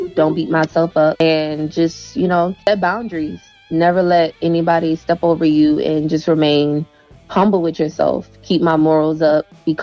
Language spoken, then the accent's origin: English; Queens, New York, United States; What's up, y'all? … I'm from New York, Queens, where the Queens come from.